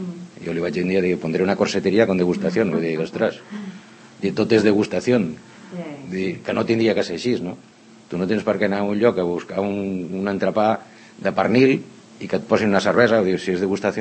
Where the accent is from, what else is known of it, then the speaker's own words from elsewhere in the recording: Sant Cugat del Vallès, Catalonia, Spain; Jo vaig néixer a Sant Cugat. Jo vaig néixer al carrer Sant Jordi número 11. No vam anar a néixer a Terrassa, jo vaig néixer a casa.